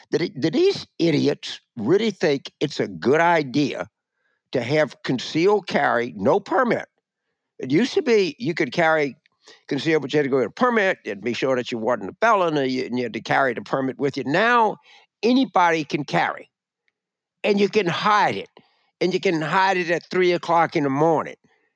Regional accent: Louisiana, United States; when I was a young boy growing up in Louisiana, I got really frustrated.

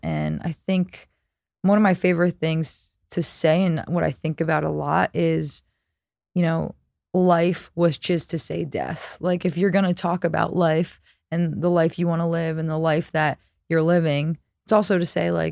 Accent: East Coast, United States; Oh yeah, I'm from the East Coast, blah, blah, blah.

